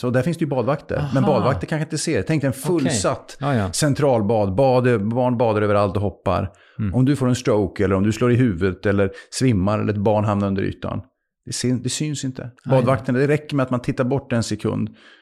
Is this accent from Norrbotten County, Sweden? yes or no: yes; Luleå, Norrbotten County, Sweden; Jag är född i Luleå, uppvuxen på 80-talet.